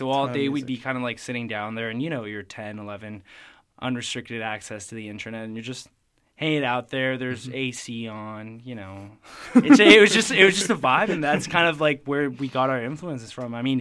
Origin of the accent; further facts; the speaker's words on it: Mexico; also born or lived in Quebec, Canada; I mean, we were born in Quebec, but then we grew up in Mexico.